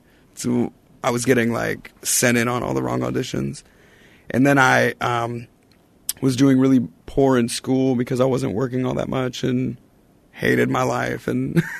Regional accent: Philadelphia, Pennsylvania, United States; I mean, I grew up in Philadelphia and went to school there.

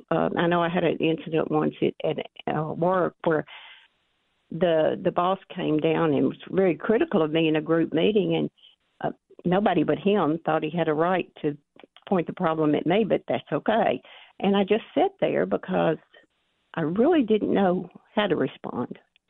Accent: Arkansas, United States; We say sometimes in this little backwoods Southern people like I am from Arkansas

